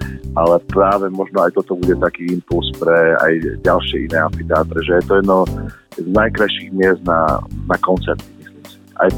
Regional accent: eastern Slovakia, Slovakia; napriek tomu, že som z východu

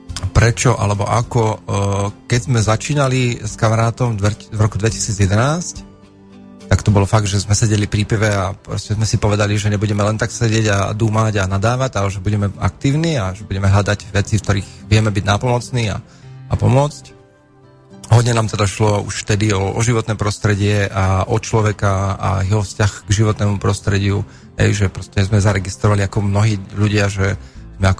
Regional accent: Martin, Žilina Region, Slovakia; narodil som sa v Martine, vyrastol som tu, vyštudoval som tu všetky školy, ktoré som vedel a mohol.

